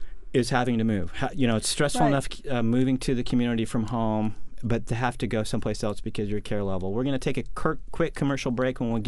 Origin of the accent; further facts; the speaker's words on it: Tacoma, Washington, United States; So I'm from Tacoma.